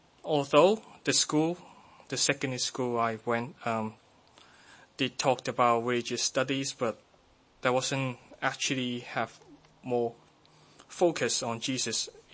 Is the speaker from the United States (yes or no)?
no; Hong Kong; I didn't come from a Christian home, but when I grew up in Hong Kong, I lived in Hong Kong before